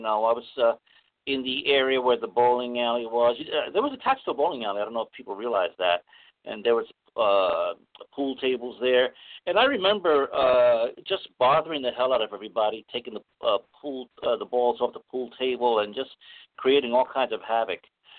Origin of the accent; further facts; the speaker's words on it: New York City, New York, United States; I grew up in Spanish Harlem in the late 50s through early 1960s. My mother worked at the Apollo Theater